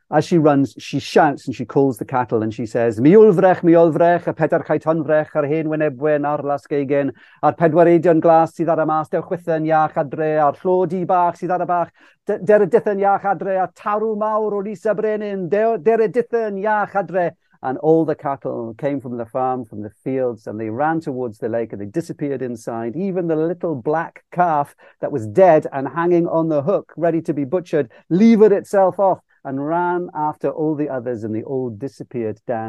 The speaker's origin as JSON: {"language": "English", "region": "Scotland", "country": "United Kingdom", "tie": "born there", "lives_now": "Wales", "said": "It's because I'm not from here. I was born in Scotland."}